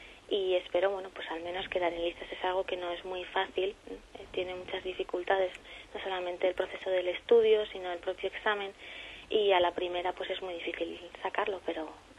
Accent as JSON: {"language": "Spanish", "town": "Madrid", "region": "Community of Madrid", "country": "Spain", "tie": "born there", "said": "Bueno, también porque soy nacida en Madrid"}